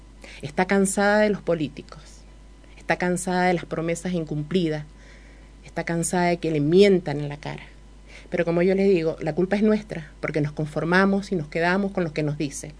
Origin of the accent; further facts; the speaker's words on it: Uspallata, Mendoza, Argentina; born there; Sí, voy a pelear por mi pueblo, porque tengo mis hijos y mis nietos y al pueblo de Uspallata. Yo el viernes cumplo 57 años. Hace 57 años que yo llegué a este pueblo.